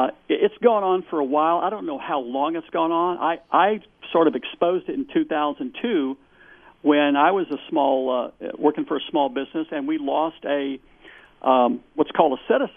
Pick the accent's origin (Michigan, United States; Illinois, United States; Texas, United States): Texas, United States; Austin; I'm from Austin, Texas, and when Bush got elected, I thought, great, another Texan in the White House.